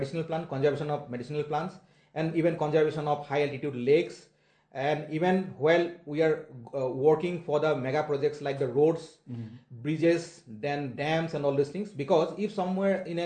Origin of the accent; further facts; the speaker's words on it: Assam, India; English is a second language; I am a person from Assam